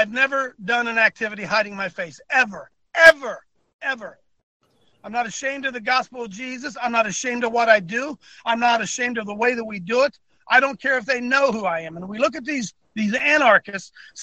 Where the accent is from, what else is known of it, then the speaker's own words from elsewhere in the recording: Ohio, United States; I'm from Ohio, so I know.